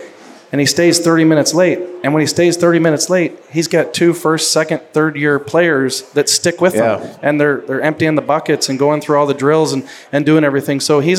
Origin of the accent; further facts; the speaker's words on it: St. Louis, Missouri, United States; I mean, I'm from St. Louis, Missouri, so to go to this small town in Canada